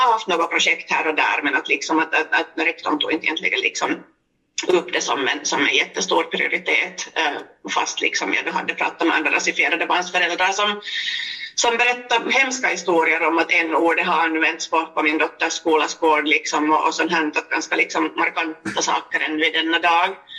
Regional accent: Finland; also born or lived in Geneva, Switzerland / Chile; som jag också har delat med som finlandssvensk

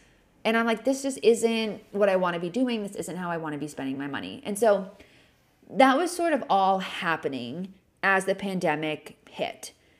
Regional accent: New England, United States; now in Los Angeles, United States; but it was a benefit for me because I grew up in New England. So I was used to like 5 to 6 months of the year, it was cold and kind of miserable.

